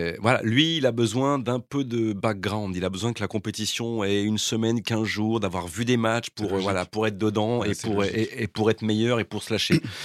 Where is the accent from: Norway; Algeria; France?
France; Lyon, Auvergne-Rhône-Alpes; Je suis lyonnais.